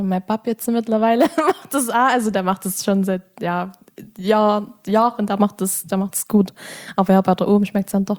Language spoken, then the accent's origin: German; Saxony, Germany; Genau, so ist es bei uns im Erzgebirge.